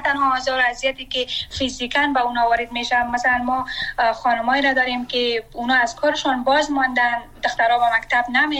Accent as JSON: {"language": "Persian", "country": "Afghanistan", "said": "مثلا من شخصا آرزویی را ندارم که وطنم ترک کنم، من سرمایه وطنم هستم، من اونجا درس خواندیم."}